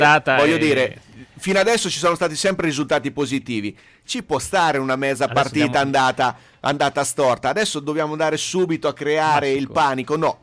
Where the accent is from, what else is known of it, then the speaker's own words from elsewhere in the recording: Ancona, Marche, Italy; io che sono di Ancona